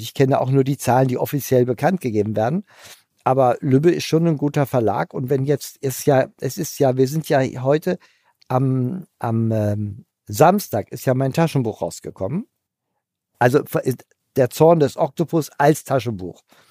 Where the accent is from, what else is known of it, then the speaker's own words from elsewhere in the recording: Hanover, Lower Saxony, Germany; Das ist auch ein bisschen, ich bin Hannoveraner